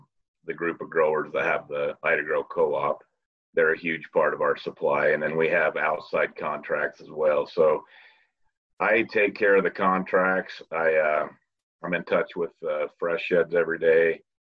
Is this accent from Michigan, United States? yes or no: no; Osgood, Idaho, United States; So I grew up in Osgood, Idaho, just out west of Idaho Falls. And my family, we raised potatoes, grain, and sugar beets.